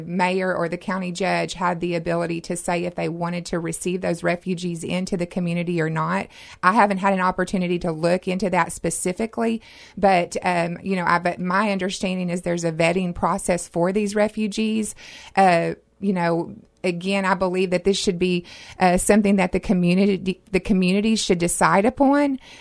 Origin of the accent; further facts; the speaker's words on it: Mountain Home, Arkansas, United States; I'm a resident here in Mountain Home. I grew up here. This is my hometown.